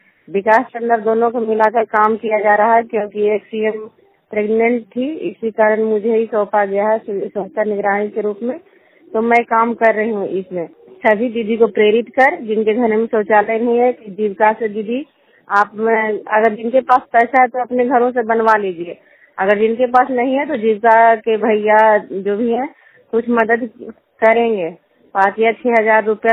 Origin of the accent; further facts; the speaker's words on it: Ganga, Bihar, India; मैं गंगा गांव से हूँ, बसनियामा पंचायत हरनौर प्रखंड और जिला नालंदा का निवासी हूँ।